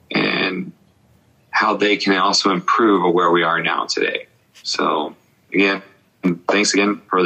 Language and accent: English; New Mexico, United States; the biggest thing I've seen growing up in New Mexico is not only are we growing our businesses, but we're helping grow communities.